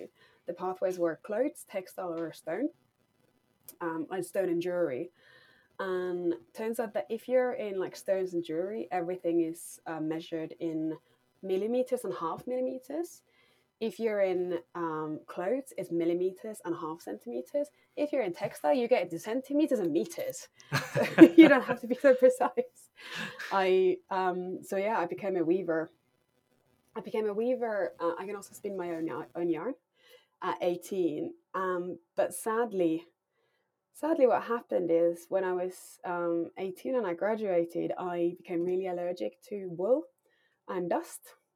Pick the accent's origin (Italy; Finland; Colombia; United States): Finland; So, I grew up in Finland, if I haven't mentioned it enough times, yeah.